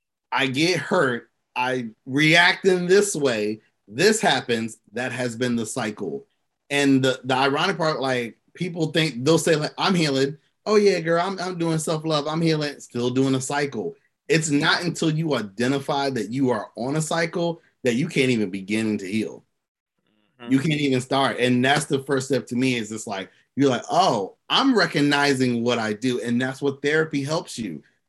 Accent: Florida, United States; Like, I am from Florida. I do Florida shit.

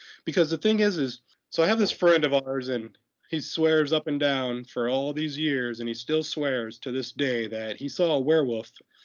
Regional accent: Arizona, United States; I mean, I'm from Arizona, and out here, it's alien country.

